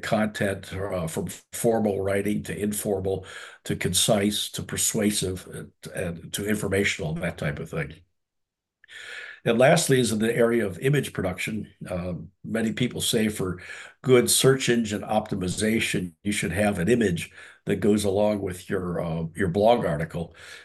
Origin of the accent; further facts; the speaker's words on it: Detroit, Michigan, United States; not far from where I grew up in Detroit